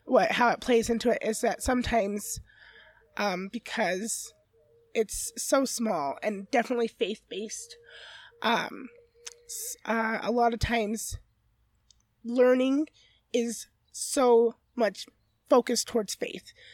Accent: Utah, United States; also born or lived in New York; I was born in New York. But, I mean, I'm a Utah girl. I've been here for forever.

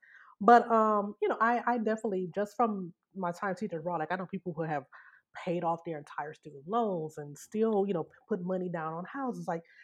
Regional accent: Detroit, Michigan, United States; I mean, I don't do it because I'm from Detroit

